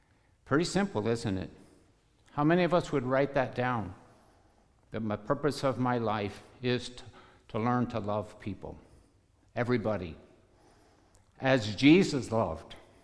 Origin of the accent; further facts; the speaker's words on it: Casselberry, Florida, United States; I'm from Castleberry, just north of Orlando